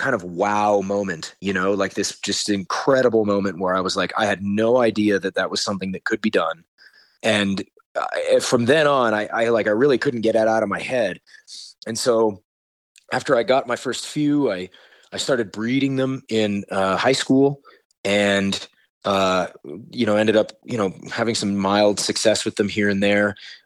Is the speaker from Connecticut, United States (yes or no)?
yes; New London, Connecticut, United States; born there; I was born in New London, Connecticut, and my dad was in the Navy, and so that just happens to be where he was stationed when I was born.